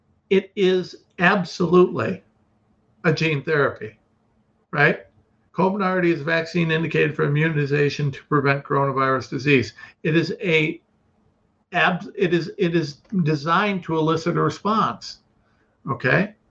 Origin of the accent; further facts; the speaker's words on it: Ohio, United States; I'm from Ohio, so we're going to talk pickup trucks, right?